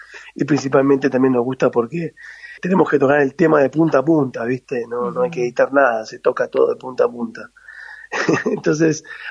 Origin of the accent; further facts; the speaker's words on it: Aedo, Argentina; now in Mexico; Yo soy de Aedo, ese es mi lugar, ahora estoy en Aedo, bien. Justamente, es mi lugar de origen